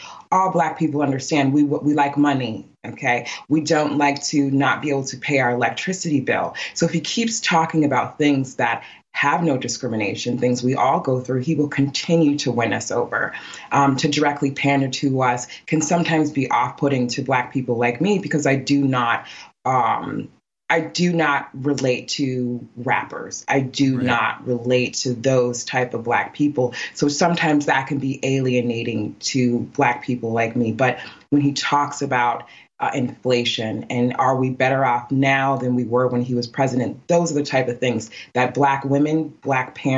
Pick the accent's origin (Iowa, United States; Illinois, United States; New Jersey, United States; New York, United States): Iowa, United States; You know, I'm from Iowa.